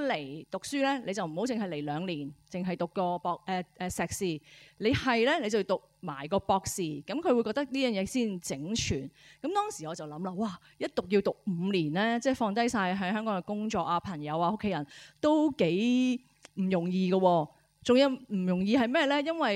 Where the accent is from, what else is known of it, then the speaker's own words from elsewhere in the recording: China; 如果我哋中國人啦，最遠古嘅遊戲係講緊啲咩嘢啊？